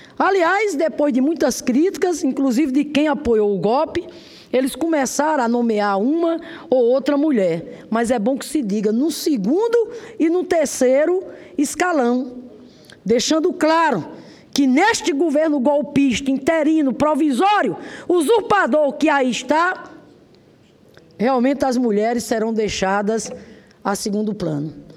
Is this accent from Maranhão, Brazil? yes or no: no; Rio Grande do Norte, Brazil; lá no meu estado, Rio Grande do Norte, lá em Natal